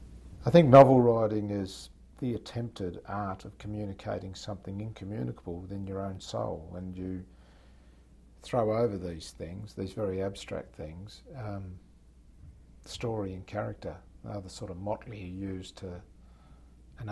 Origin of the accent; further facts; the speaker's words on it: Tasmania, Australia; born there; the little town where I was born in Tasmania